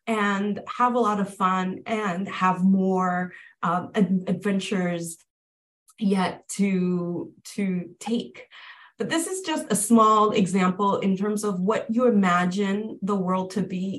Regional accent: Haiti; I grew up in Haiti, and this globe right here is, for me, I remember the first time I saw a globe.

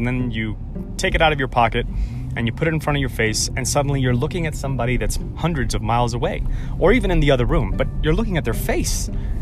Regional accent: Puerto Rico; accent: not really Puerto Rican, not really American; English is a second language; moved away; I learned English from people with all kinds of different accents, and so I developed a kind of weird, not really Puerto Rican accent, not really American accent when I moved here.

